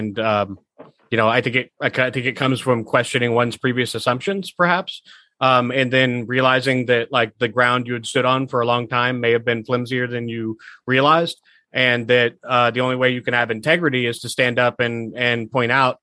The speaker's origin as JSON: {"language": "English", "town": "Washington", "region": "District of Columbia", "country": "United States", "tie": "born or raised there", "said": "I was raised in the Washington, D.C. area, but like my family came from like rural middle America where they were like farmers"}